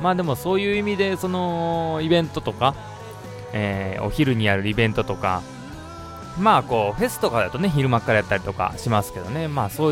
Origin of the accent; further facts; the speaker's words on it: Gojō, Nara, Japan; 私の地元かっこ奈良の五条っていうのかな、五条ってとこなんですが、全国でも有数の柿の産地でして